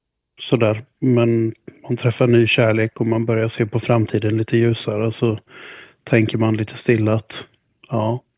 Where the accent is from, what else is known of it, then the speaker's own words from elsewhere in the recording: Tranås, Jönköping County, Sweden; Men sen även Tranås där jag växte upp i liksom, sen på tidigt 2000-tal.